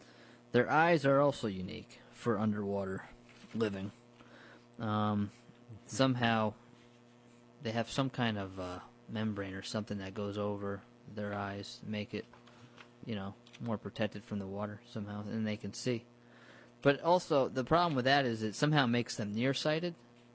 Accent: New Paltz, New York, United States; Where I grew up in New Paltz, in that part of New York State, it's legal to trap them.

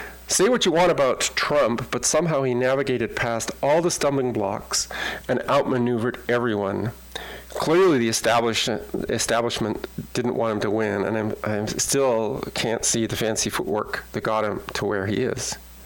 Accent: Canada; Maybe as a Canadian, I've got no right to point this out, but America is the leader of the free world.

